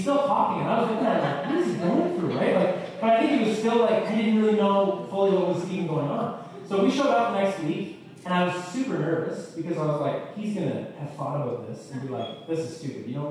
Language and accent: English; Moncton, New Brunswick, Canada; When I was in high school, growing up in Moncton, New Brunswick, the high school I went to, it was directly across the street.